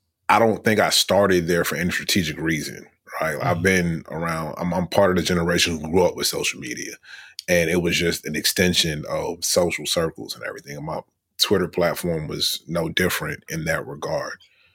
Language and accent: English; Richmond, Virginia, United States; born or raised there